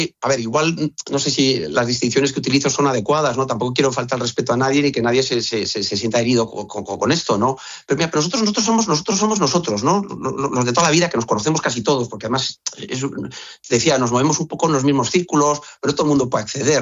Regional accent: Neguri, Basque Country, Spain; Yo soy de Neguri, no conozco tanto Madrid

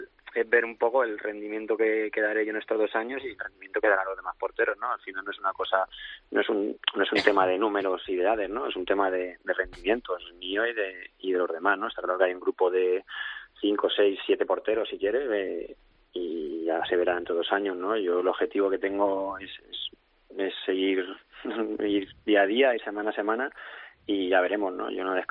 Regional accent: Madrid, Community of Madrid, Spain; para todos los que somos de Madrid

